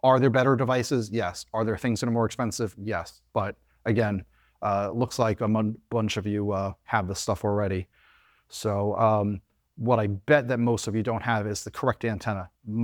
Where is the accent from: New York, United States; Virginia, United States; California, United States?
New York, United States; Bethpage; I grew up in Bethpage, where Grumman is